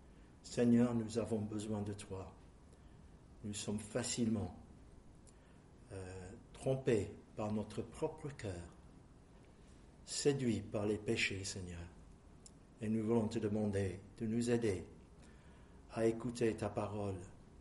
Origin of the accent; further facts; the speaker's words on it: England, United Kingdom; French is a second language; il y avait quelque chose d'assez triste qui s'est passé chez nous en Angleterre.